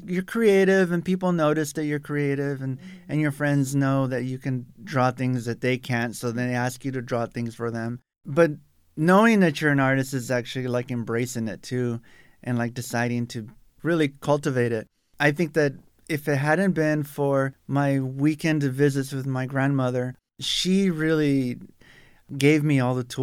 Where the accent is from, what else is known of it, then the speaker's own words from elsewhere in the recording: South Tucson, Arizona, United States; But I grew up in South Tucson.